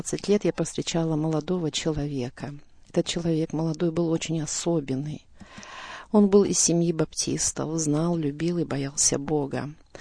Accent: Kazakhstan; Моя родина – Казахстан. Там я родилась, там я прожила 54 года.

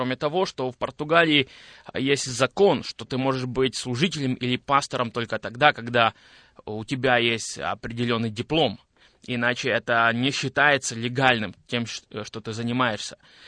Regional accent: Zakarpattia Oblast, Ukraine; now in Boryslav, Ukraine; Я родился в Украине, в Закарпатской области, и 28 лет я прожил в этом регионе Украины. 7 лет назад я переехал во Львовскую область, в город Борислав

